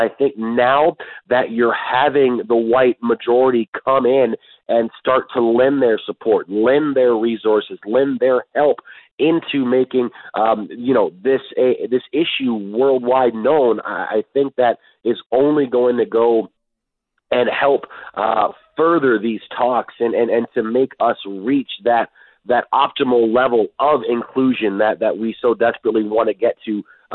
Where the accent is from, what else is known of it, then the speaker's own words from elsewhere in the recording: Detroit, Michigan, United States; I was a Red Wings fan because I was 8 years old and they were my hometown team.